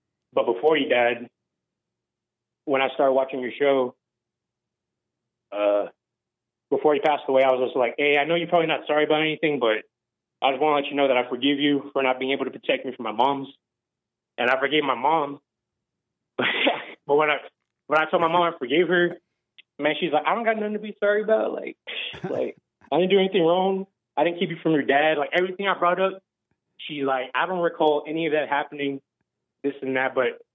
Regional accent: Corpus Christi, Texas, United States; moved away as an adult; now in South Carolina, United States; I need to leave the state that I'm originally from, because I'm from Texas. I'm from Corpus Christi, Texas. When I got out of jail, immediately I came over here to South Carolina

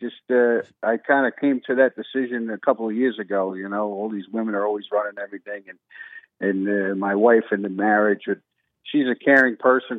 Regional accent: Paterson, New Jersey, United States; And I'm from Patterson.

